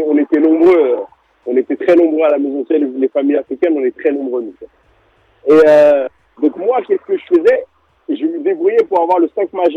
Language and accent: French; Cotonou, Littoral, Benin; born there; also born or lived in France; Moi, je suis né au Bénin en 1982, à Cotonou.